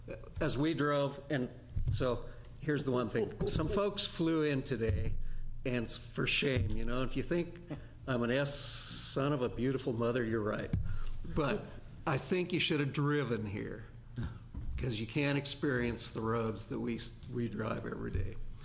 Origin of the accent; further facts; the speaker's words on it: Fields, Oregon, United States; I'm from Fields, Oregon. So we own the town of Fields and that.